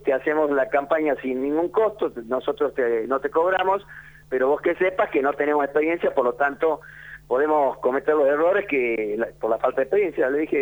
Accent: Cachi, Salta, Argentina; fui intendente de mi pueblo natal, es un pueblo de los Valles Calchaquí, que se llama Cachi.

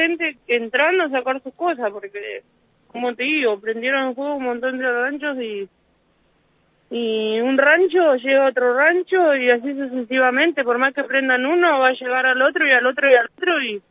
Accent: Guernica, Buenos Aires Province, Argentina; Yo nací acá. Yo nací en San Vicente, me crié en Guernica hasta los 11 años.

